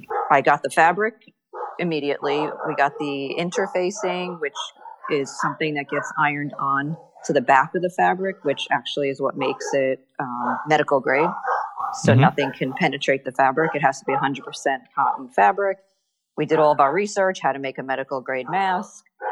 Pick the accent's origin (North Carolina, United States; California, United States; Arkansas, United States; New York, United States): New York, United States; moved away as an adult; now in Florida, United States; Well, my background is I'm from New York. I was an elementary school teacher when I lived in New York. I've been in Florida since 2004.